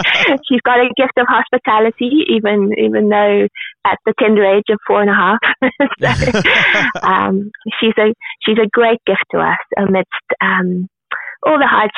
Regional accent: Zimbabwe; I think my accent goes even a bit stranger because I grew up in Zimbabwe.

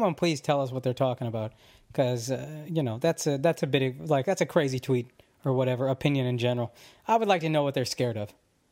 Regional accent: the South, United States; we grew up in the South where it's super Christian

